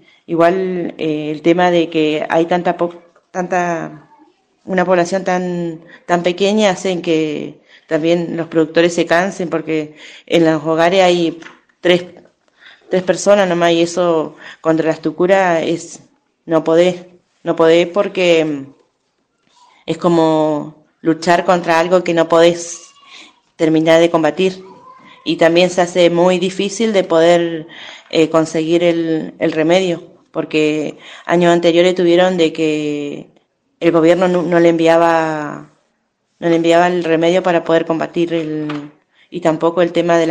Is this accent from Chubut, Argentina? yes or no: yes; Cushamen, Chubut, Argentina; Yo soy de Cusamen, del paraje El Tropezón.